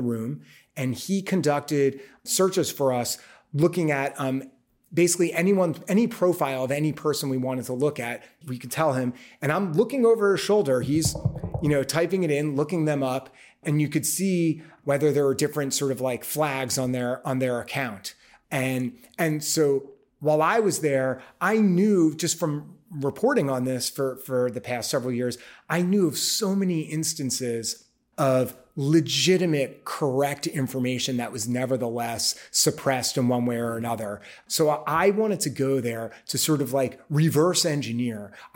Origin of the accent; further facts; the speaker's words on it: New York, United States; I mean, I because I'm a New Yorker, I've always walked everywhere.